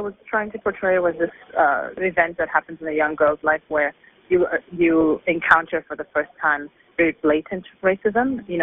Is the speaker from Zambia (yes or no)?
yes; Lusaka, Lusaka Province, Zambia; So growing up in Lusaka was a wonderful, in many ways beautiful experience, not without its difficulties